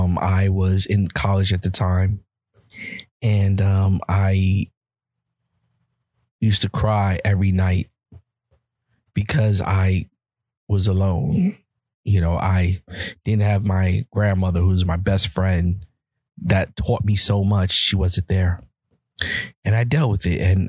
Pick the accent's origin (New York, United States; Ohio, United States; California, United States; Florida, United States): New York, United States; Bronx; I was raised in the Bronx, New York, as everybody knows.